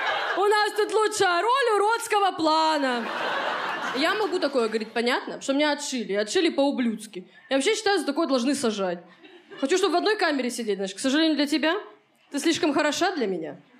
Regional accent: Khabarovsk, Khabarovsk Krai, Russia; now in Moscow, Russia; Я из Хабаровска, вот сейчас живу в Москве

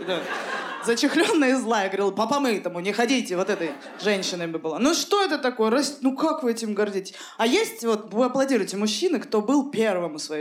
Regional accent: Nizhny Novgorod, Nizhny Novgorod Oblast, Russia; А я из Нижнего Новгорода, я туда приехала

